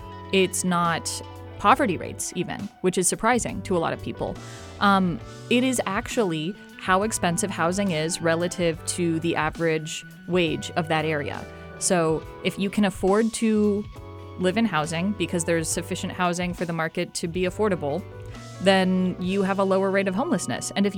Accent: Pacific Northwest, United States; And it was interesting because obviously I'm from the West Coast. I'm from the Pacific Northwest, where homelessness is a absolute tragedy.

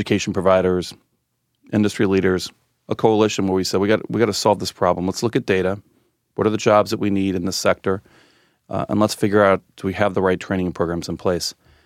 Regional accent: Kentucky, United States; I've loved growing up in Northern Kentucky and Cincinnati because I always got the best of both worlds.

